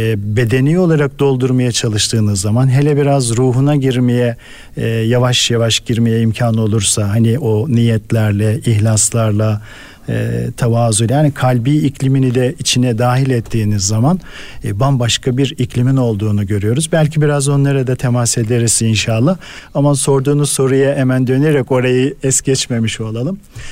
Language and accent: Turkish; Bulancak, Giresun, Turkey; Memleket Giros'un Bulancak ilçesi Hacet köyünde dünyaya geldim.